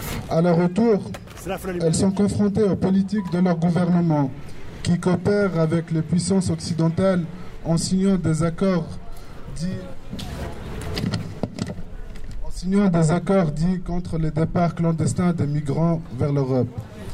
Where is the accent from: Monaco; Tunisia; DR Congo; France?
Tunisia; En tant que Tunisien maghrébin